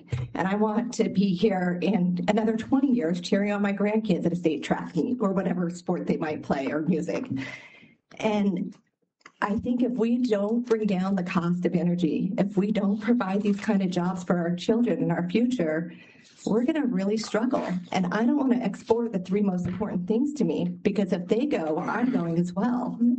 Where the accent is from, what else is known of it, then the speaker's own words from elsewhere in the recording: Homer, Alaska, United States; I'm from the Kenai Peninsula, specifically from Homer